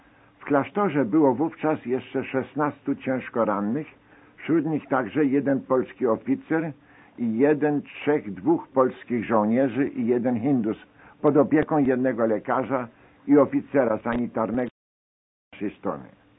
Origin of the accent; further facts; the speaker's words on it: Germany; Polish is a second language; Czułem się także jako Niemiec do pewnego stopnia odpowiedzialny i przez to zobowiązany bronić przed moim polskim przyjacielem honoru naszej niemieckiej instytucji.